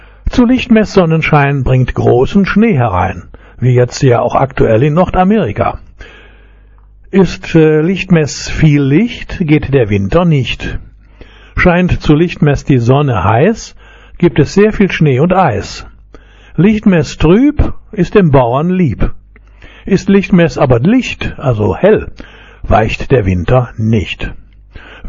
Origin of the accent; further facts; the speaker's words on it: Solingen, North Rhine-Westphalia, Germany; born there; Die Tageshelligkeit nimmt zurzeit zum Beispiel in Solingen, meiner Geburtsstadt, auf 10 Stunden 20 Minuten zu